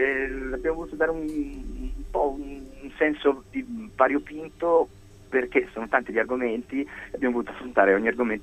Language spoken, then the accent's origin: Italian; Genoa, Liguria, Italy; Beh, qua io sono di Genova